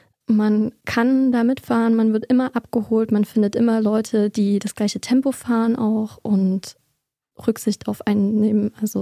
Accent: eastern Germany, Germany; Naja, also ich bin ja eigentlich aus dem Osten.

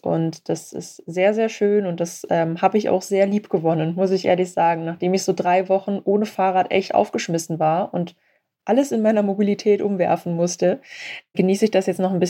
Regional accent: Cologne, North Rhine-Westphalia, Germany; es war ein Aktionstag in Köln, in meiner Heimatstadt.

